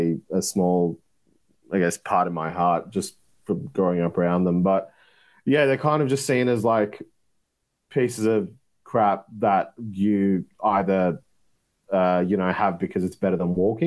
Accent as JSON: {"language": "English", "country": "Turkey", "tie": "born or raised there", "said": "I'm going to bring up one from where I grew up in Turkey."}